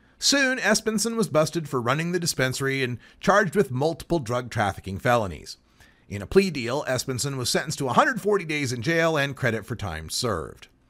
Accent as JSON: {"language": "English", "town": "Boise", "region": "Idaho", "country": "United States", "tie": "born or raised there", "said": "So many patients from my hometown Boise, Meridian, Nampa, Caldwell, Idaho Metroplex would drive less than an hour eastbound on I-84 to visit Oregon doctors"}